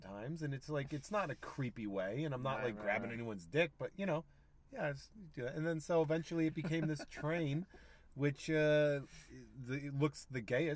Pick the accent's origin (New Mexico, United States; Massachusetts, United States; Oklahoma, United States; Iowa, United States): Massachusetts, United States; Charlton; It was the day I was a teacher for 9 years in Charlton, Massachusetts, which is also my hometown.